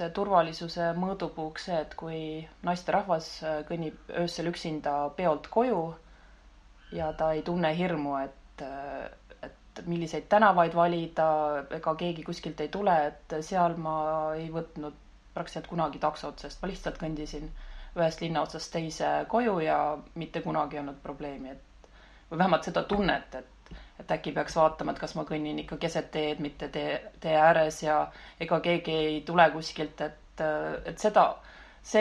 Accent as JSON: {"language": "Estonian", "region": "Järva County", "country": "Estonia", "said": "kuigi olen Järvamaalt pärit, siis ema poolt on mul kõik sugulased Tartumaal"}